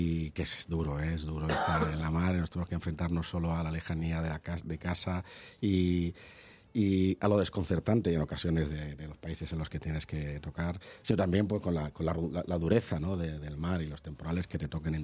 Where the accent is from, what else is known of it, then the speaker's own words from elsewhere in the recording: Barcelona, Catalonia, Spain; Yo soy de Barcelona. Yo soy de Barcelona, vivía en el Paralelo.